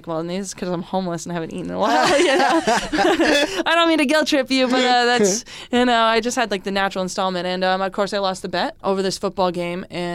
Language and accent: English; Vermont, United States; I grew up in Vermont, you know.